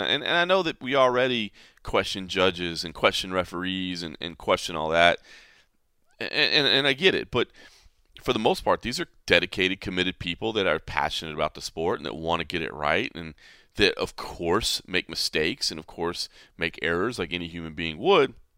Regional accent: Dallas, Texas, United States; Of course, love my dudes out there in my hometown, Dallas, Texas.

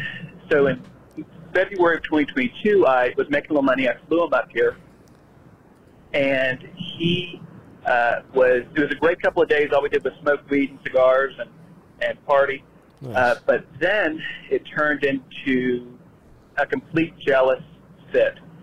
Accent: Mississippi, United States; now in Seattle, United States; we grew up in Mississippi, but in May of 2021, I and my girlfriend, we moved to Seattle to be with her dad

